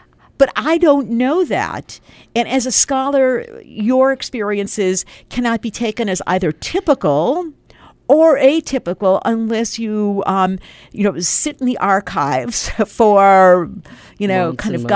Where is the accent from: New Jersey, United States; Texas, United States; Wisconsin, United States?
Wisconsin, United States; Milwaukee; when I grew up in Milwaukee, every year there was a communal event called, it was the Warsaw Ghetto Memorial Program